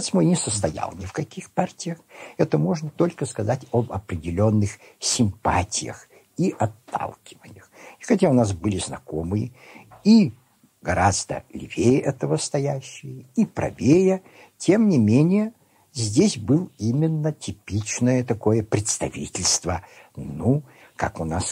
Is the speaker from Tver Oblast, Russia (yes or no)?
yes; Staritsa, Tver Oblast, Russia; Я родился в 1902 году в городе Старице, на северо-запад от Москвы. Мой отец, он не позволил бы себя называть сегодня украинцем. Он сказал бы, что он малорос. Мать моя великоросска. И в Старице была моя родня.